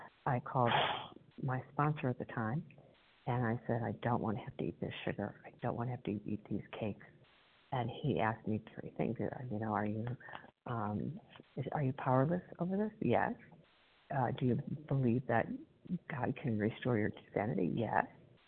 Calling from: Illinois, United States; Good morning, Kelly. I'm calling from Illinois.

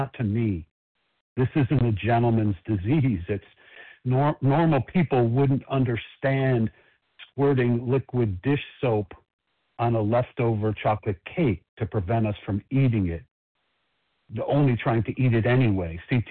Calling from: Chicago, Illinois, United States; I'm a recovered compulsive overeater. I'm calling from Chicago.

